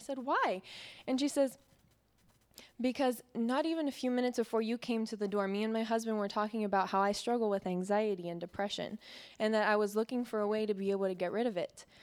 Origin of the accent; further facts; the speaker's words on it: West Virginia, United States; I'm from West Virginia.